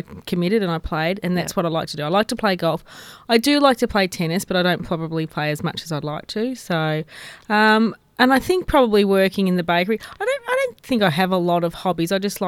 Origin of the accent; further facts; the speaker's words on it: Williamstown, Victoria, Australia; grew up in Williamstown.